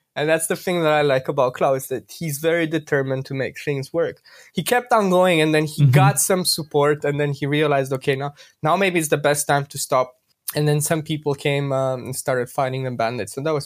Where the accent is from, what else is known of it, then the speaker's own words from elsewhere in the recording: Romania; English is a second language; moved away as an adult; I am from Romania but living abroad since more than 8 years now